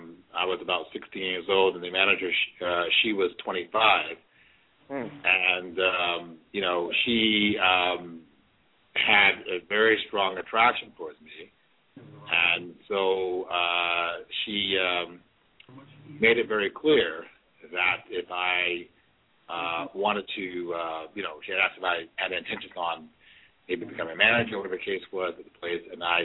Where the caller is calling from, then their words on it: Scatterwood, New Jersey, United States; Yeah, I'm calling from Scatterwood, New Jersey.